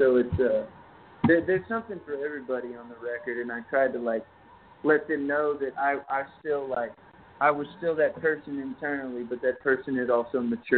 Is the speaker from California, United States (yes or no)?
no; Texas, United States; I came up from Texas and did them both in Nashville